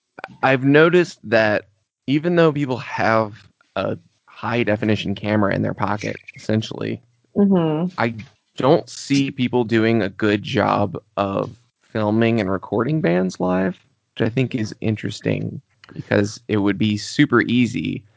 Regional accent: North Carolina, United States; We're brothers, so I grew up in North Carolina.

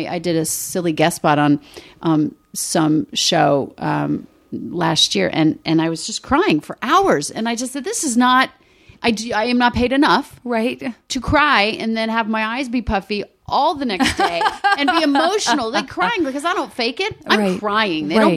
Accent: Rockville, Maryland, United States; I grew up in Rockville, Maryland, a little town.

